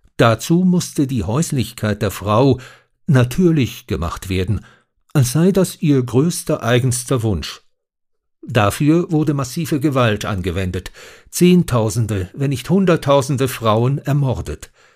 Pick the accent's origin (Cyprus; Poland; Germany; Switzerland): Switzerland; in der Annahme, dass ich als Schweizer Experte für die Schweiz sei.